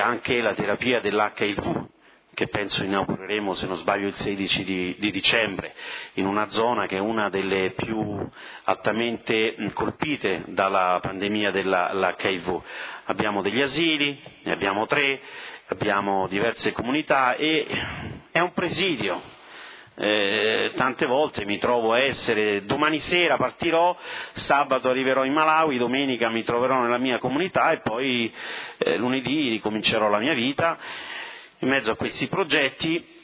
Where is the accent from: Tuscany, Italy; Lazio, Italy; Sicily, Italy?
Lazio, Italy; Rome; io sono cittadino di Roma e sono l'esempio di questa realtà, di una realtà locale, laziale, romana, vengo da Massimina